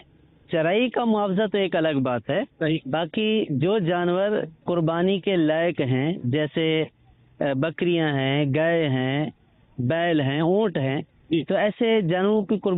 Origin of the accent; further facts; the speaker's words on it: Punjab, Pakistan; میرا تعلق صوبہ پنجاب کونسا شریف سے ہے.